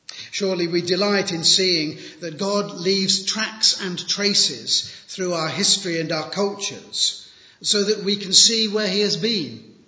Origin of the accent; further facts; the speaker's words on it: Rushton, East Midlands, United Kingdom; I grew up in Rushton.